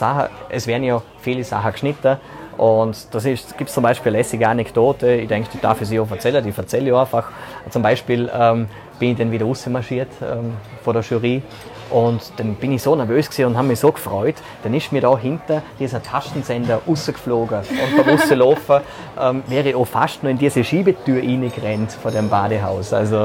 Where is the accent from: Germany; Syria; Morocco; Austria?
Austria; Vorarlberg; das ist für mich schon eine Ehre, als Vorarlberger dort dabei gewesen sein